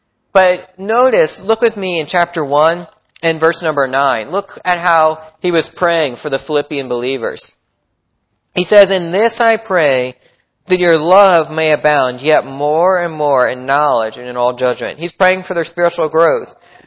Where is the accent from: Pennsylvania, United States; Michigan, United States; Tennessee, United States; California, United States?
Pennsylvania, United States; I had the opportunity to serve at a Christian camp in Pennsylvania, my home state.